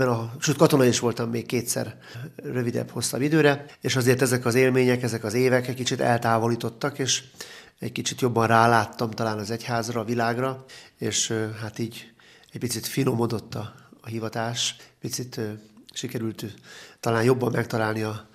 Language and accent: Hungarian; Budapest, Hungary; born there; Nem vagyok esztergomi, budapesti születésű vagyok.